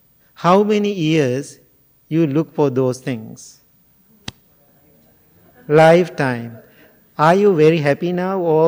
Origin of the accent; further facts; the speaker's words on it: Sri Lanka; English is a second language; now in Chicago, United States; So then finally I said, no, I born and raised in Sri Lanka. Now I'm living in Chicago so many years, you know.